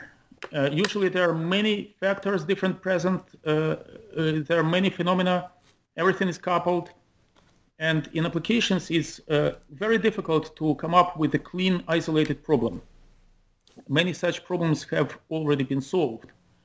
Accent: Kyiv, Ukraine; I grew up in Kyiv, Ukraine, which was at the time, it was still a part of the Soviet Union.

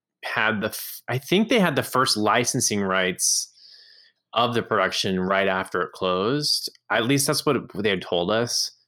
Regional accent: Orange, Texas, United States; came to my hometown of Orange, Texas for two nights.

